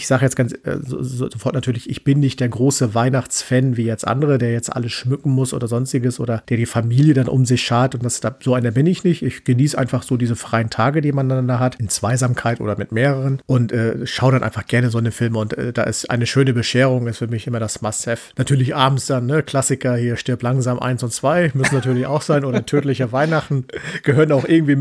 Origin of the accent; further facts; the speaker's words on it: Northern Germany, Germany; Ich komme ja aus dem Norden, da lag auch Schnee